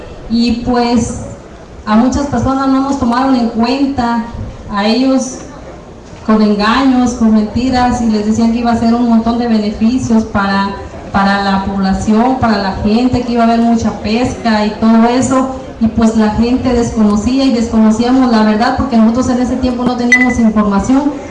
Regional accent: Nayarit, Mexico; vengo de Nayarit, afectados de la presa hidroeléctrica El Cajón.

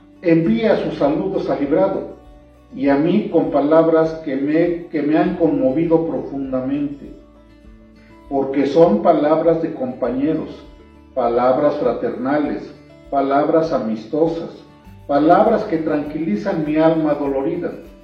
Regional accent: Melchor Ocampo, State of Mexico, Mexico; Soy originario de Melchor Ocampo, Estado de México.

